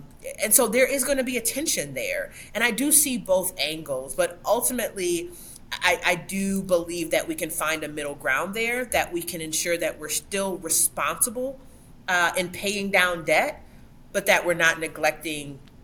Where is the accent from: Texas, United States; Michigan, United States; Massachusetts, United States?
Michigan, United States; Lansing; I mean, I'm from Lansing. Every day there's a protest.